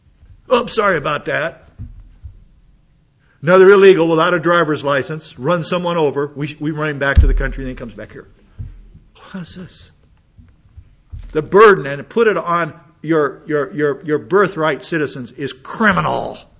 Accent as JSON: {"language": "English", "country": "United States", "tie": "born there", "said": "I was born in the United States."}